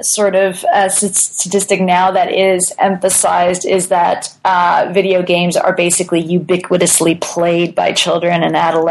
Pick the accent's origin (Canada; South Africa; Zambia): Canada; also born or lived in Romania / United States; now in Netherlands; I'm Canadian, yes, but I was born in Romania, and I lived most of my life in Canada, but I spent about 6-7 years in the States as well. And now, indeed, for the last 3.5 years, I've been in the Netherlands.